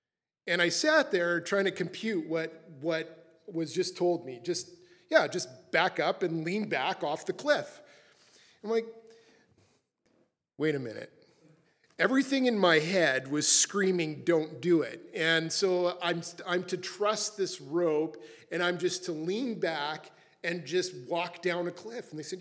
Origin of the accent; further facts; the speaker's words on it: Regina, Saskatchewan, Canada; growing up in Regina, why would you? Anyways, the mountains was just never in my DNA. And then when I moved out to Alberta